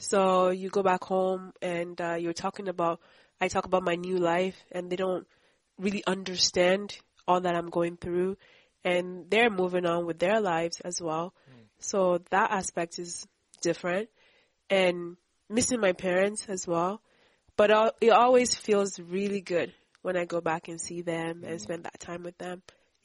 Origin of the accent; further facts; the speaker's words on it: Nigeria; also born or lived in Canada; I grew up in Nigeria and in Canada. My extended family is in Nigeria